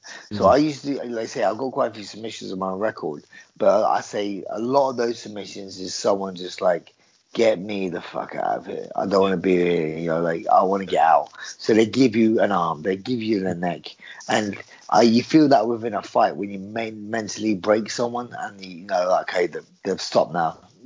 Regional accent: London, United Kingdom; I'm from the East End of London. I'm a Cockney, my granddad used to be a bare knuckle boxer

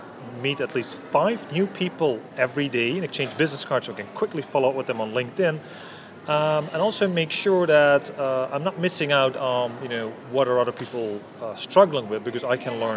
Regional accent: Netherlands; English is a second language; from SLA Europe, and I'm coming from the Netherlands.

